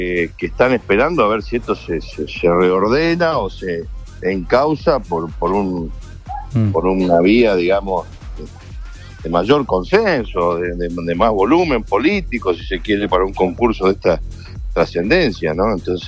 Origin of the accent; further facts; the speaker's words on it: Rosario, Santa Fe, Argentina; Primero, porque soy de Rosario, sí.